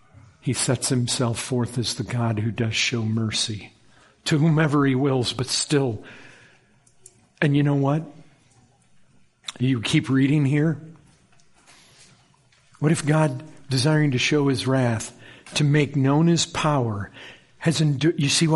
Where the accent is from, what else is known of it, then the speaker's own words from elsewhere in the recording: Michigan, United States; But I can remember growing up in Michigan, we'd have these storms come through right before sunset